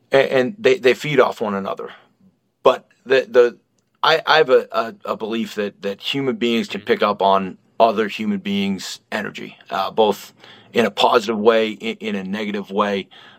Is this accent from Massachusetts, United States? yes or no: yes; Boston, Massachusetts, United States; Yeah, I'm from Boston originally.